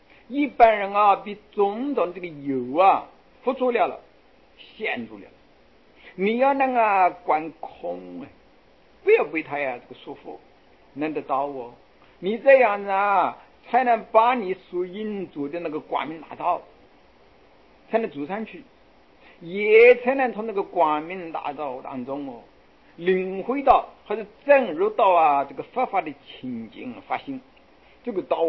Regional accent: China; 我们中国人啊，不但是神性贪哦

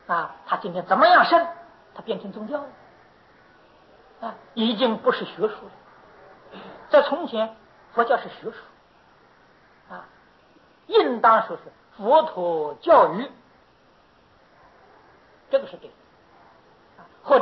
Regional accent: China; 我们中国人厚道嘛

